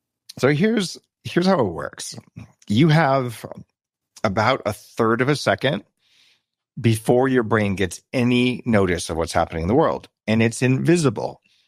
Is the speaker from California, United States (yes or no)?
yes; California, United States; I come from Silicon Valley